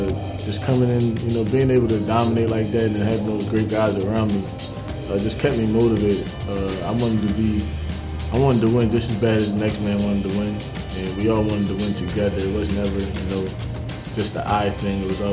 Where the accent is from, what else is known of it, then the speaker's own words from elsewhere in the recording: Philadelphia, Pennsylvania, United States; Growing up in Philly, it was, you know, tough. Every man for themselves, but I was always into sports.